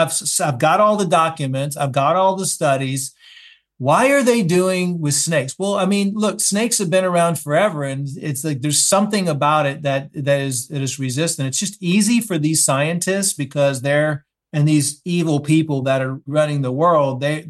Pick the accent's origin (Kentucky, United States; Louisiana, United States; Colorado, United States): Louisiana, United States; In Louisiana.